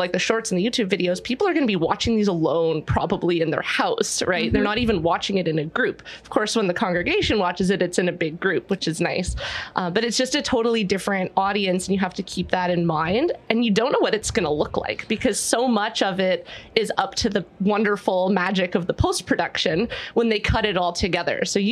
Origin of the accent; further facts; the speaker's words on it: Mississauga, Ontario, Canada; also born or lived in Toronto; Yeah, I grew up in Mississauga. I've lived Mississauga my whole life, except when I took a slight detour out and lived in Toronto, went to U of T for acting as well. And then, yeah, met this guy. We moved back to Mississauga.